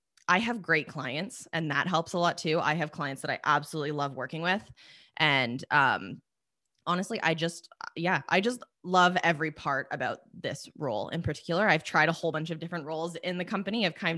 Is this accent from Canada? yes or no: yes; Canada; They're both CBC, and we love that Canadian content as a Canadian.